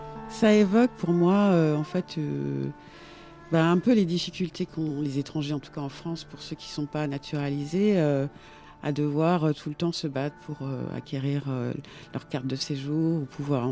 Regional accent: Douala, Littoral, Cameroon; born there; Je suis née à Douala, au Cameroun, dans, on va dire, le village de Bonapriso, qui était la chefferie de mon grand-père.

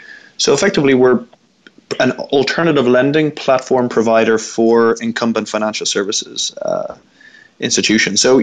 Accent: Dublin, Leinster, Ireland; No, I'm Irish, Dublin originally.

